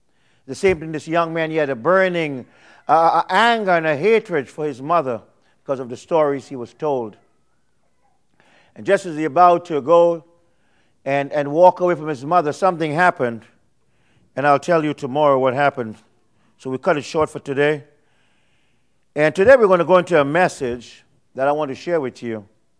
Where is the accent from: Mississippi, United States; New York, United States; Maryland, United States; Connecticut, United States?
New York, United States; New York City; As you heard … And I came from New York City.